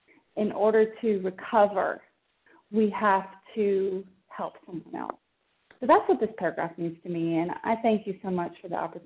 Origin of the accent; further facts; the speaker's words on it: Tennessee, United States; I'm from Tennessee, and I've been on this line now for about 6 months, and I'm learning so much.